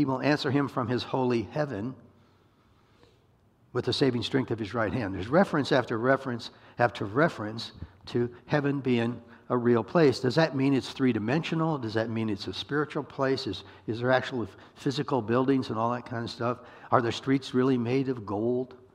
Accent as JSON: {"language": "English", "region": "Iowa", "country": "United States", "said": "Because I'm from Iowa."}